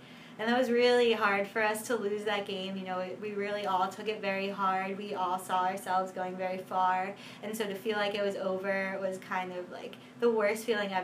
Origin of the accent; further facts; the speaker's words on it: Philadelphia, Pennsylvania, United States; And it was fortunate that I'm from the Philadelphia area because there are a lot of really great schools in this area.